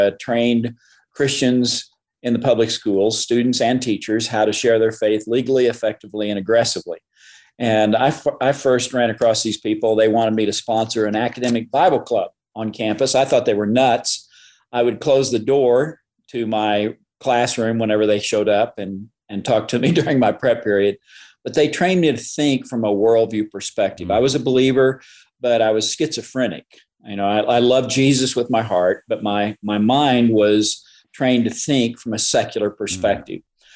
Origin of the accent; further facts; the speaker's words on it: Illinois, United States; Well, I was raised in Illinois, so Southern Illinois, nowhere near Chicago.